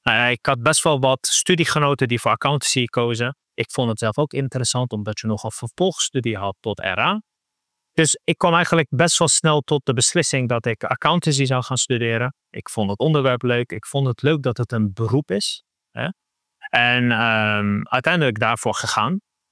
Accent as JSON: {"language": "Dutch", "town": "The Hague", "region": "South Holland", "country": "Netherlands", "tie": "born or raised there", "said": "Ik ben geboren en getogen in Den Haag. Daar ben ik opgegroeid, gezin van 3 kids, allemaal jongens. Ik ben de oudste."}